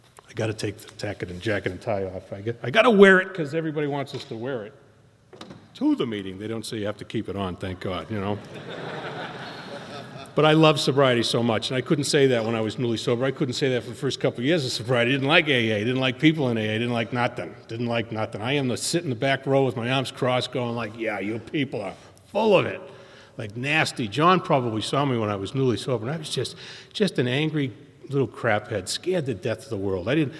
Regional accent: Boston, Massachusetts, United States; moved away as an adult; now in San Diego, United States; So I'm not from San Diego. If you haven't figured that out yet, I was born and raised in Boston. So I moved to San Diego drunk, a little over 18 years ago.

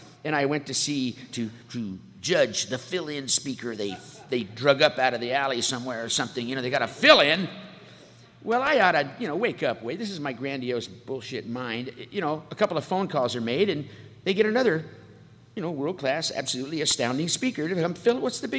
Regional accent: San Diego, California, United States; I thought, whoa, because I'm from San Diego, and we're real relaxed down there.

